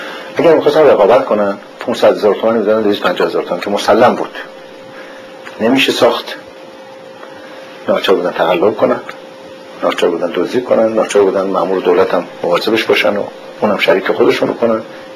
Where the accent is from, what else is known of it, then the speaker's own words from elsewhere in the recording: Iran; moved away as an adult; من آخری که از ایران آمدم